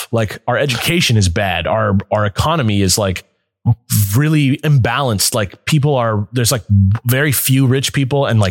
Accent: United States; I'm American. And as an American person who like reads the news every day.

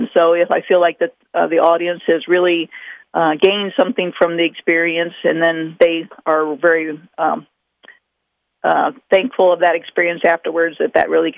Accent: St. Clair, Missouri, United States; Actually, I grew up in St. Clair, Missouri, which is down in the St. Louis area, and went to school for 2 years at Fayette, Missouri College in Central Methodist.

